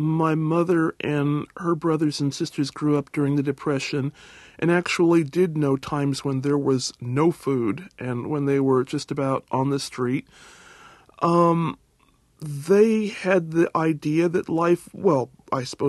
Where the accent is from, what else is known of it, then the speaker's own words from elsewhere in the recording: Pasadena, California, United States; Actually, I grew up in Pasadena, California.